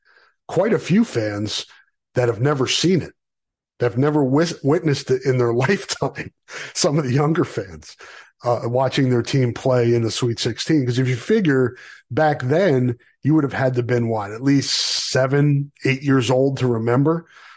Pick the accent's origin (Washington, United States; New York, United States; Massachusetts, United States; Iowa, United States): New York, United States; I grew up in New York and on the East Coast. Those are my teams.